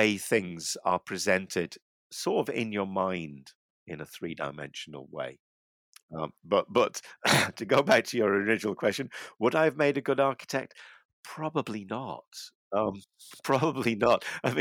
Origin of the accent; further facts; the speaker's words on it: Liverpool, North West England, United Kingdom; My parents were from Liverpool, in fact, and up to the age of 11, until I went to grammar school, all of my experience of a large city was based around Liverpool, and I grew up in the 60s